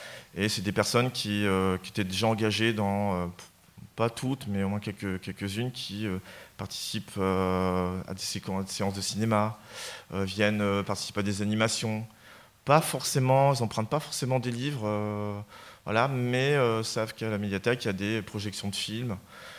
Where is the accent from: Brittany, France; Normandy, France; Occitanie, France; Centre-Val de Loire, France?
Brittany, France; Je suis pas très anglicisme. Je viens de Bretagne.